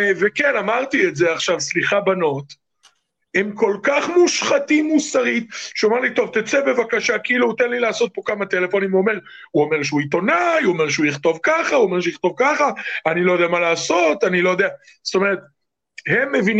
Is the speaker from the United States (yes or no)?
yes; United States; באמת, אני אומר לכם כאמריקאי.